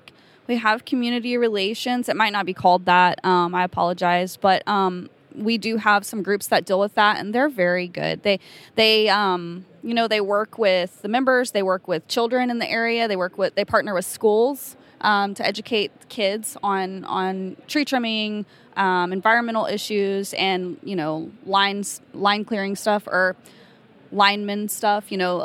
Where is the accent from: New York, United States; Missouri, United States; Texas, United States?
Texas, United States; Marble Falls; Okay, so I am from Marble Falls, Texas. I grew up there.